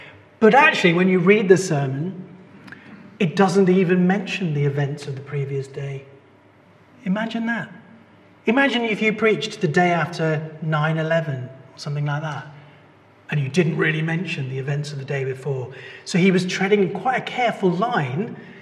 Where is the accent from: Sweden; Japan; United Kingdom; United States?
United Kingdom; England; There's always some class thing between us as English, isn't there?